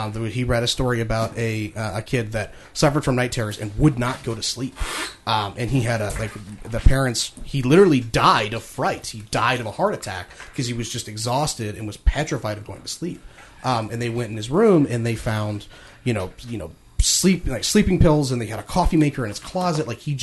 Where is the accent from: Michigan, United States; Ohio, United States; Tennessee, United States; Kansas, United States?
Ohio, United States; Cincinnati; I attribute my love of horror from being a nerd growing up in Cincinnati in the 1980s.